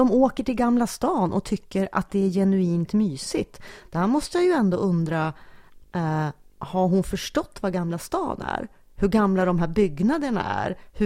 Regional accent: Stockholm, Stockholm County, Sweden; Ja, jag är stockholmare som verkligen, åh, nu är det julmarknad i Gamla stan.

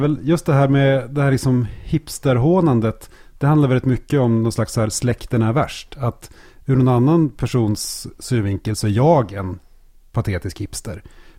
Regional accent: Bollstabruk, Västernorrland County, Sweden; also born or lived in Salem; Och så fick de jobb då i Bollstabruk utanför Kramfors.

